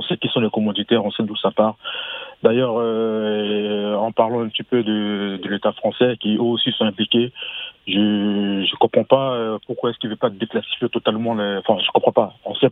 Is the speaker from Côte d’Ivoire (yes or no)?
yes; Côte d’Ivoire; moi, je suis ivoirien.